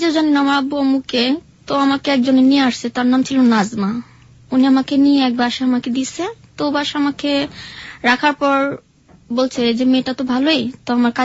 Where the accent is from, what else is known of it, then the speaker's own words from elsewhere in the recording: Dhaka, Dhaka Division, Bangladesh; আমি পুরান ঢাকা থেকে এসেছি।